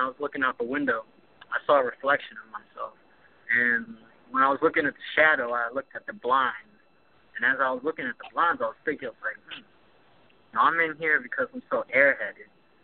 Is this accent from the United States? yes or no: no; Malaysia; Which is like I'm trying like also connect it through my ethnicity because I'm Malaysian.